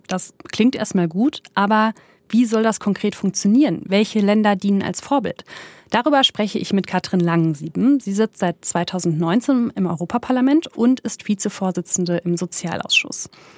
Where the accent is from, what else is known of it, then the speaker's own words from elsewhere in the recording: Cologne, North Rhine-Westphalia, Germany; Wenn ich überlege, ich als Kölnerin, allein hier in der Stadt gibt es schon mehr.